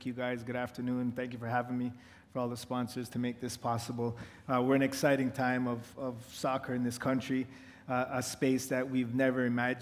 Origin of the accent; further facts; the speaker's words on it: Scarborough, Ontario, Canada; But as a young kid growing up in Scarborough, playing soccer, that was a surprise to a lot of people.